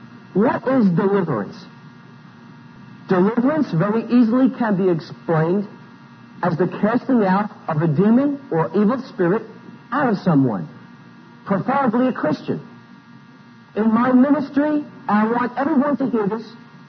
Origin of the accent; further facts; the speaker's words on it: Italy; Howdy is Italian, and you can tell from my accent I'm not from Mississippi.